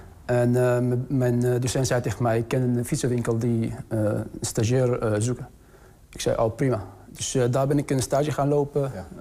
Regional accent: Syria; now in Netherlands; Ik ben 2015 uit Syrië gevlucht.

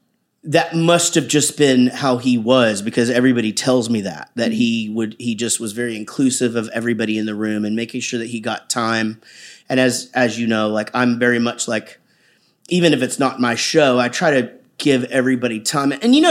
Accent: Wichita Falls, Texas, United States; No, country is just something that's been in my soul forever because it's what I grew up listening to in Wichita Falls.

